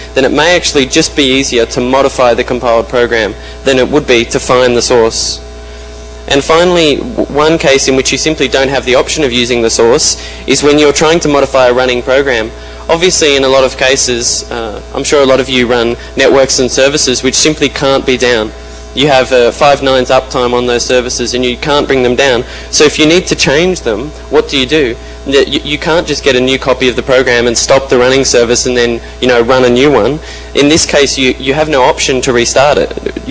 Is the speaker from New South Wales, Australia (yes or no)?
yes; Sydney, New South Wales, Australia; I'm from Sydney, Australia.